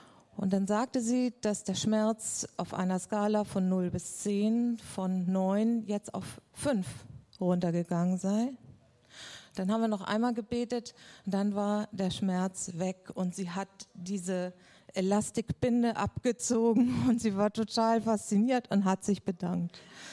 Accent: Hamburg, Germany; Außerdem bin ich Hamburgerin. Und Hamburger sind eher so ein bisschen distanziert und reserviert.

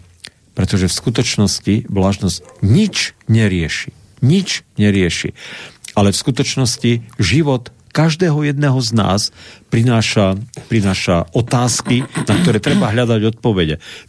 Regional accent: Košice, Košice Region, Slovakia; Doma v Košiciach som bol kaplan 2 roky. Tak východniari sme samozrejme stále nábožensky tak nejako trošku viacej založení ako zvyšok.

